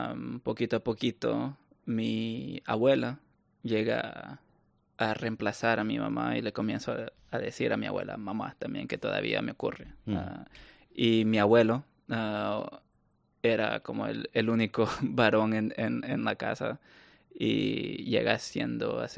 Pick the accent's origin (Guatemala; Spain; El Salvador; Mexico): El Salvador; de donde yo soy creo que es el tercer bosque de manglares más grande de Centroamérica